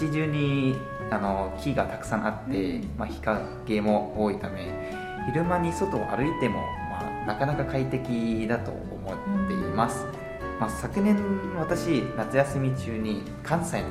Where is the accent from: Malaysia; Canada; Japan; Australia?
Malaysia; Japanese is a second language; 私は赤道に近いマレーシア出身なので、マレーシアは一年中温度と湿度が高い気候で